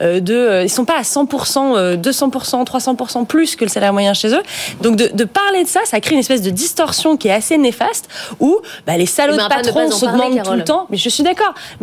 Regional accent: Auvergne-Rhône-Alpes, France; moi, je suis originaire d'Auvergne.

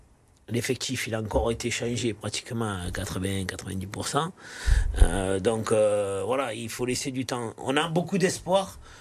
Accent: Marseille, Provence-Alpes-Côte d'Azur, France; Parce que moi, en tant que Marseillais, j'y tiens énormément.

